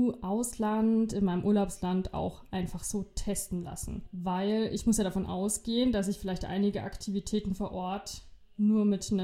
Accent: Germany; ich als Deutscher

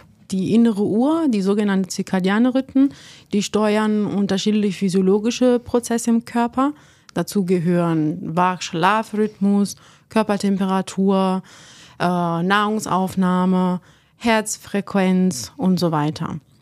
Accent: Italy; German is a second language; moved away as an adult; now in Germany; ich bin eigentlich nach Deutschland für Studium umgezogen. Ich komme ursprünglich aus Italien

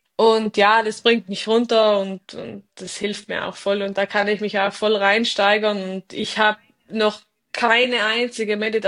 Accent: Trentino-Alto Adige, Italy; Also bei uns in Südtirol ist es ja nicht so, dass wir bei jedem Training einen Coach da haben

